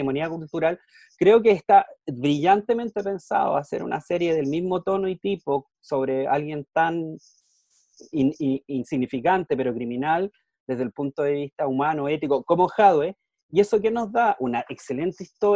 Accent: Chile; porque a Latinoamérica y al resto del mundo en general le carga como los chilenos hablamos el español.

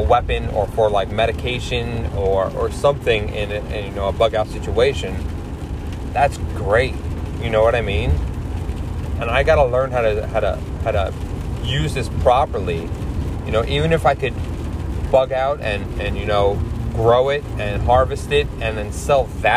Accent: New York, United States; I'm honest with you guys, I'm from New York, and I've never seen, like, microgreens, right?

